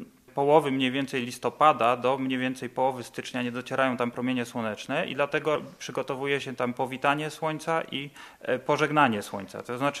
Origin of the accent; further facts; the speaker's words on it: Kowary, Lower Silesian Voivodeship, Poland; urodziłem się w Kowarach. Moja mama pochodzi z Beskidów, to są górale, jak ustaliłem, górale biali, czyli moja mama jest góralką białą dokładnie.